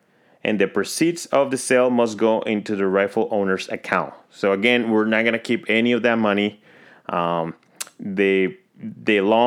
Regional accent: Texas, United States; My home state of Texas, for example, the Health and Safety Code, Chapter 573

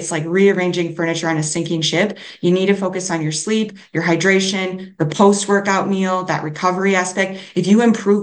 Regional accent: Minnesota, United States; though I'm from Minnesota. The only Stanley cup is the one that you compete for on the ice.

